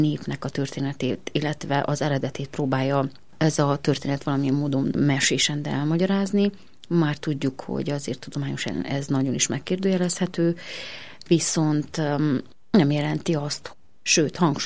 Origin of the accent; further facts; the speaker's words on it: Hungary; Miénk, mert hogy ugye mi is magyarok vagyunk.